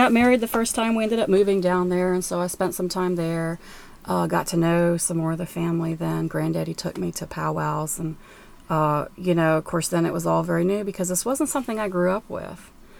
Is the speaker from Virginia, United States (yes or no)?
yes; Williamsburg, Virginia, United States; No, I grew up in Williamsburg, Virginia.